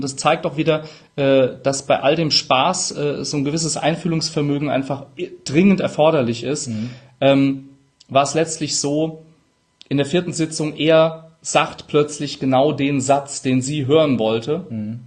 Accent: Rhineland-Palatinate, Germany; accent: Palatinate; ich bin Pfälzer, manchmal SCH statt CH.

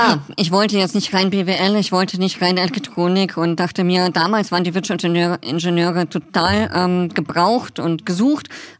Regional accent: Munich, Bavaria, Germany; Ich komme aus Kirchheim bei München. Aufgewachsen, also geboren, aufgewachsen, München.

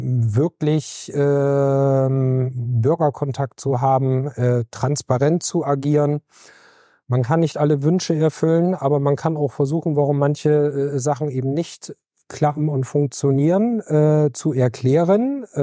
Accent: Beverstedt, Lower Saxony, Germany; Also ich bin in Beverstedt aufgewachsen und groß geworden

